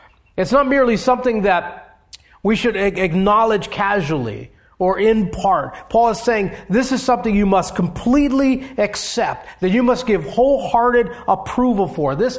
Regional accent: Hawaii, United States; And, you know, growing up in Hawaii, where you had bright sunshine and 80 degree temperatures, it seemed like, it felt like a very practical thing to know.

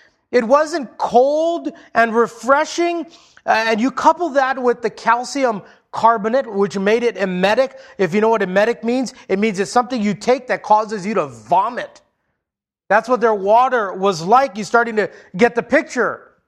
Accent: Hawaii, United States; I grew up in Hawaii where it can be both hot and humid.

